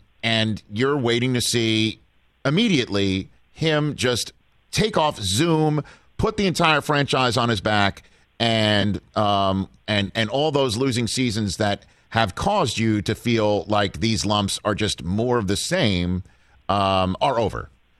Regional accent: Staten Island, New York, United States; My hometown of Staten Island, New York.

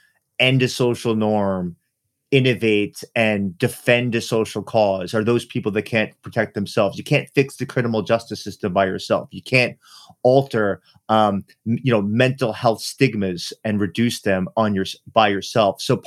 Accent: New York City, New York, United States; I'm from New York City.

